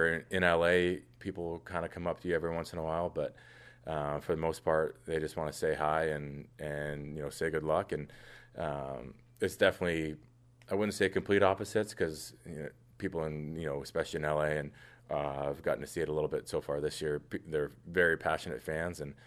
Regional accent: Toronto, Ontario, Canada; for me growing up in Toronto, you know the rivalry with, you know, Montreal and Toronto, and Toronto and Ottawa

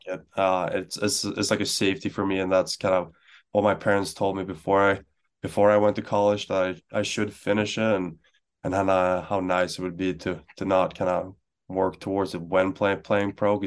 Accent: Stockholm, Stockholm County, Sweden; I grew up in Stockholm, just

